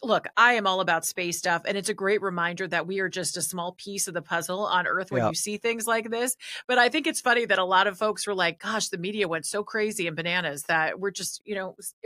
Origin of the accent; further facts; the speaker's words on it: California, United States; in this country that I love, the country I've grown up in, the state that I grew up in California